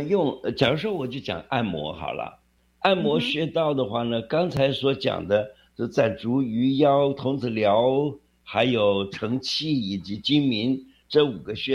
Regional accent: China; 一小撮，我们中国人用的词儿啊，一小撮，

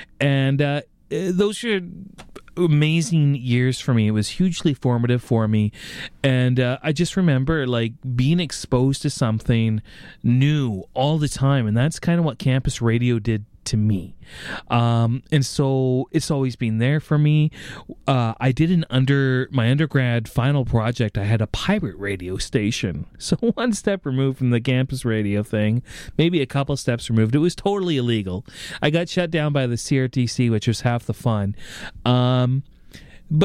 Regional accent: Port Alberni, British Columbia, Canada; Originally I was from Port Alberni, BC, so I moved to the big city of Nanaimo, and I didn't have a job.

